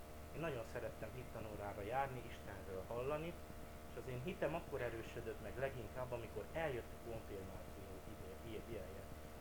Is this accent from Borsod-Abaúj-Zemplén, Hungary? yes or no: yes; Sárospatak, Borsod-Abaúj-Zemplén, Hungary; én Sárospatakon jártam gimnáziumba, szüleim pont akkor haltak meg, akkor oda jártam az első évbe, és én ott nőttem föl egyedül